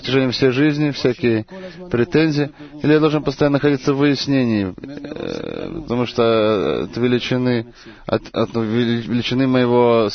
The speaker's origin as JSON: {"language": "Russian", "town": "Ashdod", "region": "Southern District", "country": "Israel", "said": "из Ашдода."}